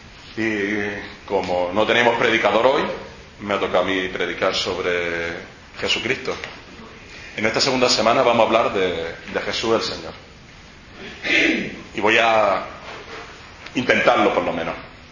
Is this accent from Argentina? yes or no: no; Jaén, Andalusia, Spain; soy de Jaén, pero llevo ya 2 años viviendo aquí en Madrid, en Alcorcón.